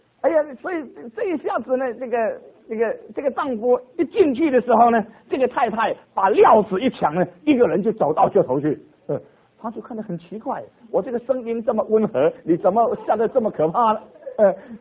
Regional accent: Fujian, China; 我想我们福建人有这个风俗

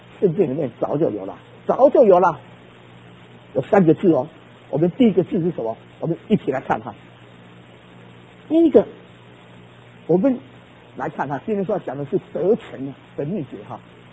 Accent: Taiwan; moved away as an adult; 特别我们从这个台湾出来的，对这个啊一定要学。你知道我39年前啊，我第一次出国的时候，那我到美国的时候

